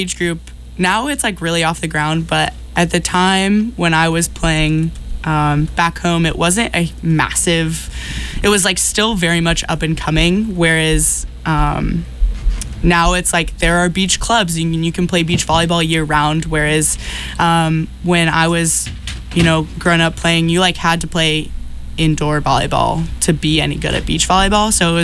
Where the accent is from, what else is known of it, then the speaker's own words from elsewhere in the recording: Granite Bay, California, United States; I'm from Granite Bay, Sacramento area.